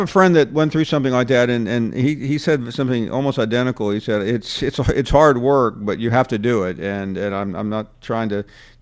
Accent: the South, United States; I will tell you that as a Southerner, I do not care for the winters there.

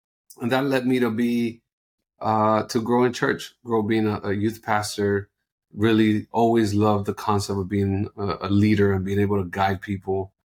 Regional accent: Colombia; And I feel like that now about being Colombian. Like, my accent depends who I'm hanging out with.

